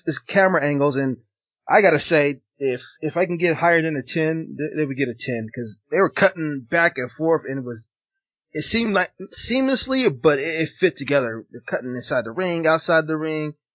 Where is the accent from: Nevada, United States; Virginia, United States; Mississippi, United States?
Nevada, United States; Las Vegas; I'm from born and raised in Las Vegas, Nevada, and we don't like Duke University